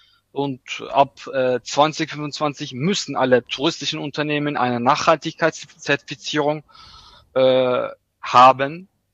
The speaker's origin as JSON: {"language": "German", "region": "Black Sea Region", "country": "Turkey", "said": "ich komme aus der Schwarzmeerregion, wie ich schon sagte."}